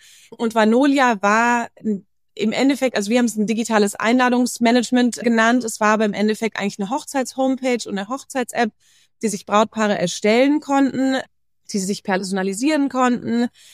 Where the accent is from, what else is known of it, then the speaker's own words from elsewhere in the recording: United States; also born or lived in Asia; ich bin ziemlich international aufgewachsen. Das heißt, ich habe einen Großteil meiner Kindheit in Amerika verbracht. Wir waren dann auch noch lange in Asien. Ich habe im Ausland studiert